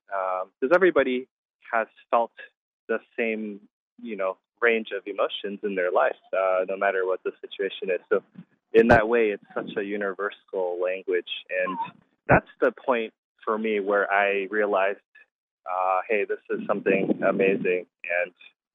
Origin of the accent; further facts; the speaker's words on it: Houston, Texas, United States; But, you know, Houston was my hometown, so my parents lived there.